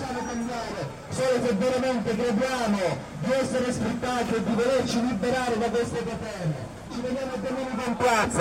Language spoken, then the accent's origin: Italian; Catania, Sicily, Italy; insieme a me che vengo da Catania